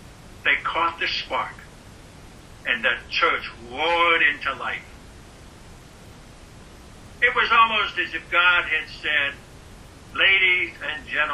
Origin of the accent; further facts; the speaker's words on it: Indiana, United States; I several times thought back to my Memorial Days growing up in Indiana.